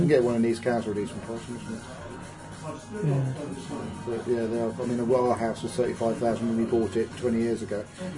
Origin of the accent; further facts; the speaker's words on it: Cowes, South East England, United Kingdom; the house I grew up in Barron Road in Cowes